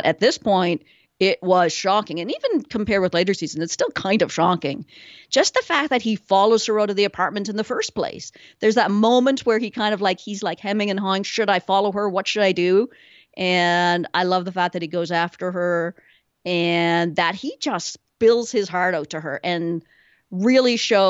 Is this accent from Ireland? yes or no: no; Canada; What can I say? I'm a Canadian.